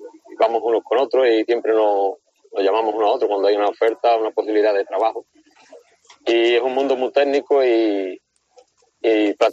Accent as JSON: {"language": "Spanish", "town": "Aznalcázar", "region": "Andalusia", "country": "Spain", "said": "Yo soy original de Sevilla, de Aznalcázar, un pueblecito pegado."}